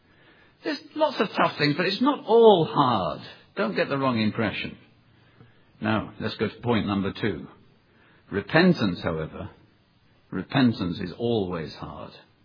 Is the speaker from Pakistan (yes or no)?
yes; Pakistan; born there; If I say I was born in Pakistan, which I was, except it was British India then, you believe me.